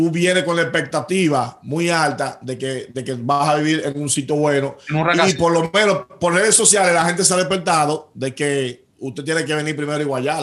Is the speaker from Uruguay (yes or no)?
no; Dominican Republic; como el dominicano de allá ve a uno, y como el que está aquí también maltrata muchas veces al que está allá